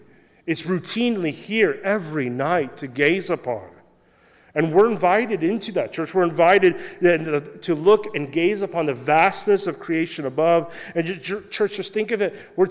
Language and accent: English; Kansas, United States; born or raised there